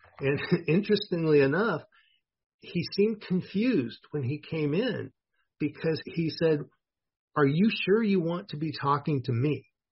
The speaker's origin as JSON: {"language": "English", "region": "West Coast", "country": "United States", "accent": "West Coast", "said": "If you call my West Coast accent an accent, sounds just like me."}